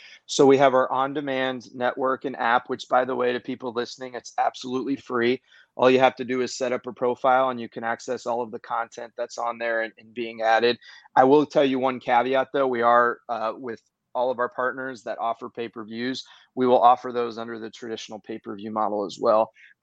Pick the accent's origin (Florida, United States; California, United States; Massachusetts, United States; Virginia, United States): Florida, United States; So I grew up in Florida, and I was really a product of WCW.